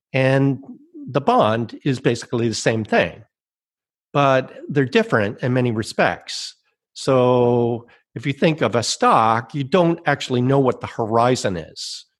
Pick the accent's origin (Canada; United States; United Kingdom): Canada; Toronto, Ontario; Well, I grew up in Canada. I'm a native of Toronto.